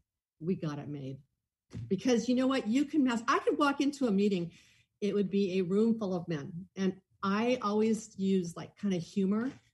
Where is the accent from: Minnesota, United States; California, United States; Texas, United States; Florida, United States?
California, United States; La Cañada; I grew up in La Cañada, but my dad was a carpet salesman. We were the very middle class.